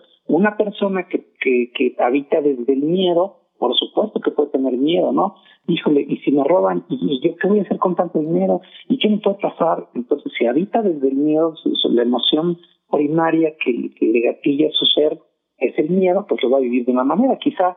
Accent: Mexico; nosotros somos mexicanos, estamos en México, pero no es lo mismo si yo aquí en México nací y soy y he vivido en Monterrey o en Guadalajara o en Mérida

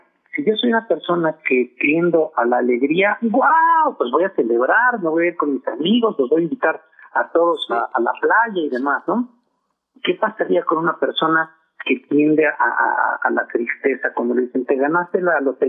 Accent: Mexico; nosotros somos mexicanos, estamos en México, pero no es lo mismo si yo aquí en México nací y soy y he vivido en Monterrey o en Guadalajara o en Mérida

